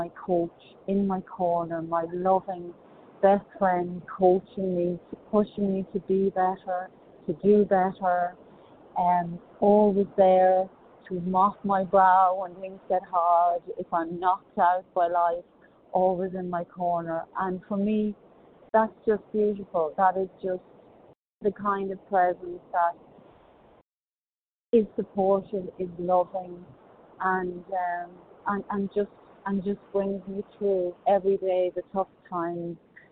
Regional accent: Ireland; now in Manhattan Beach, United States; I'm from Ireland, currently in Manhattan Beach

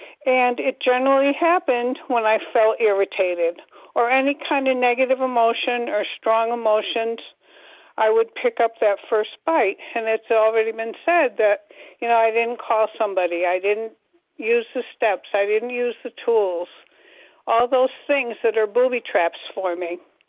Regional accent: Connecticut, United States; I'm from Connecticut.

